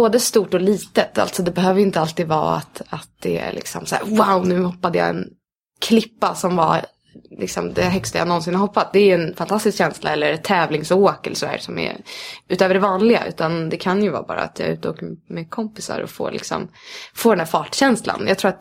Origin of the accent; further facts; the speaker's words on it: Stockholm, Stockholm County, Sweden; Sen så tror jag kanske att det fanns en hunger som stockholmare att få åka de där stora bergen.